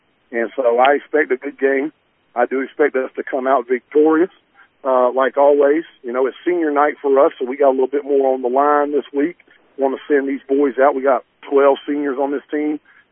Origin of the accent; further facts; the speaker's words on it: the South, United States; I'm from the South, man.